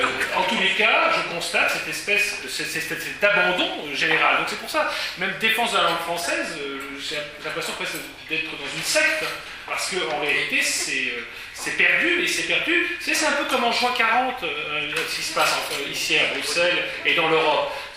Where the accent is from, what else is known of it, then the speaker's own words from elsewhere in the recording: France; Et je suis français, je m'adresse à des Français en anglais?